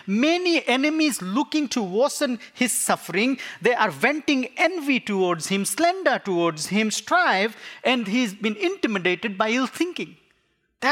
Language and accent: English; Fiji; You know, I come from Fiji Islands, and the gospel came from London all the way to the South Seas.